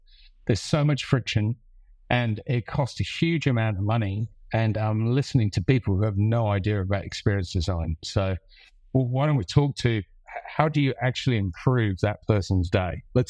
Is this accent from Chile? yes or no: no; England, United Kingdom; now in Australia; So originally I was English, but I came out 20 or so years ago. And now I've picked up a bit of a twang.